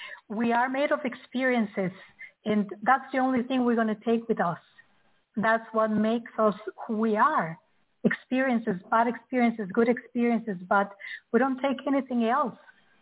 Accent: Mexico; English is a second language; now in Knowlton, Canada; Thank you all. I am Mexican. I am from the Mayan culture. I live in Canada now. So I live close to Montreal. It's a little town called Knowlton, Quebec.

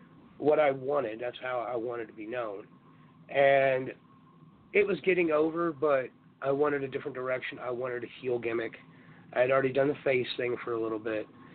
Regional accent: Galveston, Texas, United States; born there; I was born in Galveston, Texas, in a hospital called University of Texas. University of Texas Medical Branch.

